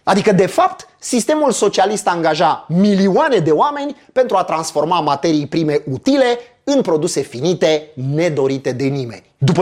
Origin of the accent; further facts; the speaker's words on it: Craiova, Dolj, Romania; M-am născut în Craiova și prin urmare aveam vreo 3 programe iugoslave la televizor